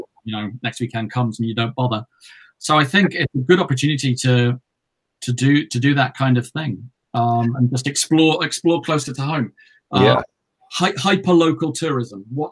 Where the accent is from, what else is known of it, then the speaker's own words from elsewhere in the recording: Yorkshire and the Humber, United Kingdom; I'm originally from Yorkshire in the north.